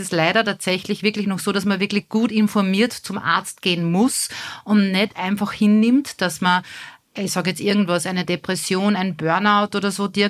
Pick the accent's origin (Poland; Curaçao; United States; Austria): Austria; bei uns in Österreich